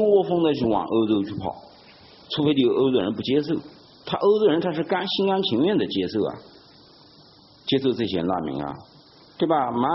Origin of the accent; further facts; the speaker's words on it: China; 我们中国人他还就喜欢挑个表面现象，不看本质。